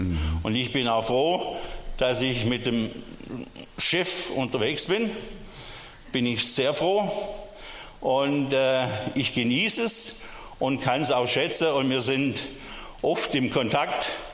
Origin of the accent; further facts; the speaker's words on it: Hahnenest, Germany; ich komme aus Hahnenest. Das ist auch in Deutschland. Und zwar so 18 Kilometer nördlich von hier. Und das Dorf hat so um die 36 Einwohner.